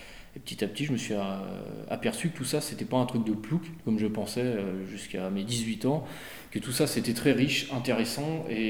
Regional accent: Brittany, France; D'ici, je suis originaire plutôt du sud de Rennes, du sud de l'Ille-et-Vilaine.

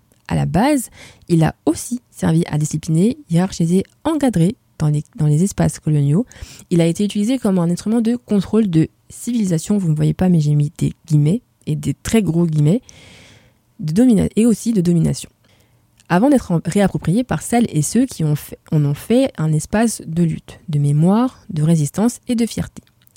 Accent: Rennes, Brittany, France; also born or lived in Meulan; je suis franco-ivoirienne. Donc je suis née à Meulan, près des Mureaux, et si je dois encore préciser, c'est en banlieue parisienne. Oui, la vanne est tentante parce qu'il est dans le 78, mais on va s'en passer. J'ai ensuite grandi à Rennes, ville antifa.

